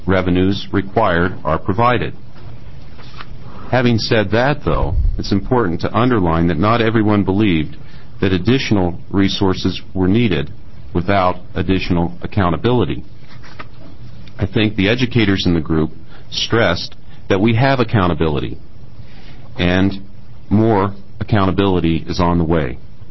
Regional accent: Wyoming, United States; moved away as an adult; now in Oregon, United States; I've only been in the state for 3 years. I'm a transplant from Wyoming. I was a superintendent there and came to Oregon.

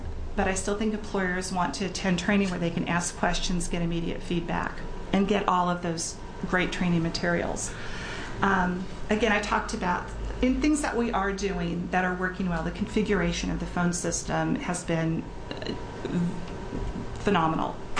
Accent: Burns, Oregon, United States; I was born and raised in Burns. I worked in John Day. I worked in Baker City.

